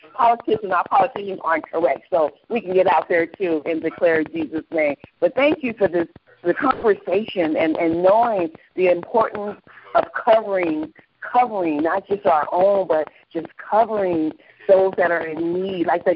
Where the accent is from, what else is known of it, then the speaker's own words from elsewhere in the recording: Oakland, California, United States; Growing up in East Oakland, you've seen people on the corners everywhere preaching the gospel.